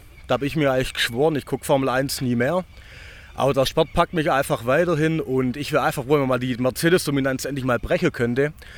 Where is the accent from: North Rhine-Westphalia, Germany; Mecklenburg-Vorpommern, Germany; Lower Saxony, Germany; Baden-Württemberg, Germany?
Baden-Württemberg, Germany; Nufringen; Wir kommen aus Nufring.